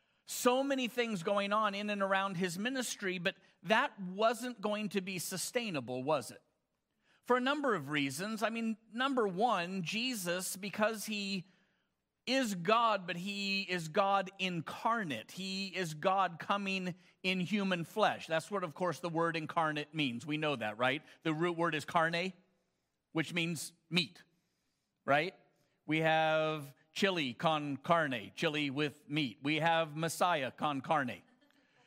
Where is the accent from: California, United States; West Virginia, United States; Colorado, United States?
Colorado, United States; Colorado Springs; I am from Colorado Springs.